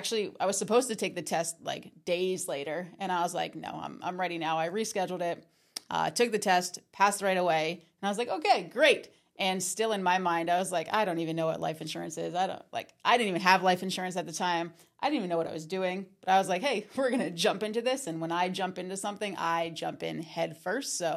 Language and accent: English; New Jersey, United States; Yeah, I'm from New Jersey. I went to college for teaching.